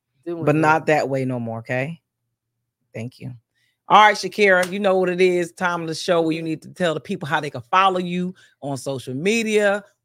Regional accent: Bristol, Pennsylvania, United States; I have an event coming up on August 31st in my hometown, Bristol, Pennsylvania. Bristol, PA all day, baby.

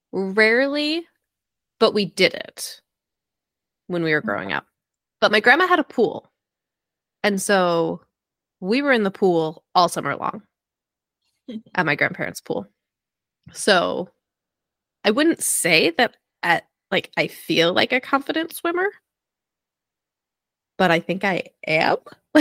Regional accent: New Jersey, United States; Like I grew up in Central Jersey.

